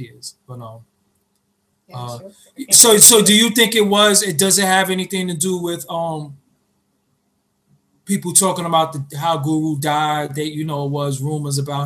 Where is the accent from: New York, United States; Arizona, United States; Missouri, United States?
New York, United States; Brooklyn; As you know, I'm from Waverly Avenue, and they moved to Washington Avenue.